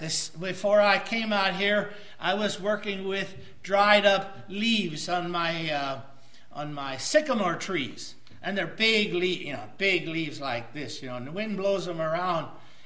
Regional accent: Pennsylvania, United States; pardon me, I'm from Pennsylvania

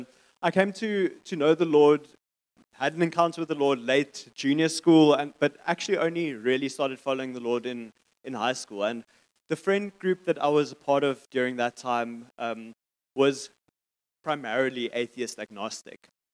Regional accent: Bloemfontein, Free State, South Africa; now in Stellenbosch, South Africa; But I'm originally from Bloemfontein and then came to study here and studied some more.

